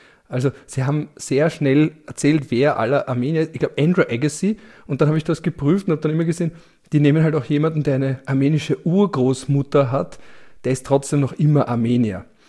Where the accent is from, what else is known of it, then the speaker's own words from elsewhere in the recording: Simmering, Vienna, Austria; So, wir sind auch aus Simmering.